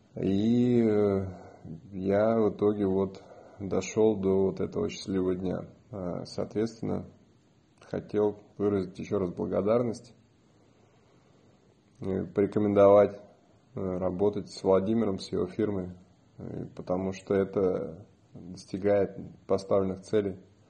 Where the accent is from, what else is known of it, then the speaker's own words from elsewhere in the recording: Saint Petersburg, Russia; я из Петербурга.